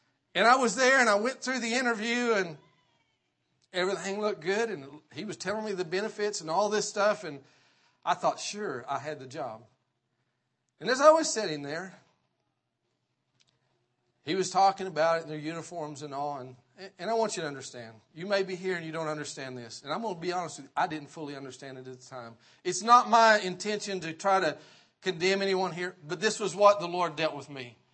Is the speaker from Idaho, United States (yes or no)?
no; Kentucky, United States; I grew up in Kentucky, just as some would say, a hillbilly.